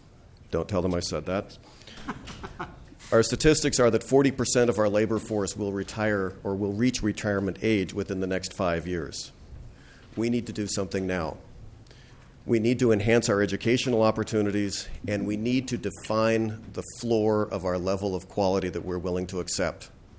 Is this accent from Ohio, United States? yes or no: no; Edina, Minnesota, United States; I'm a pathologist from Edina, Minnesota.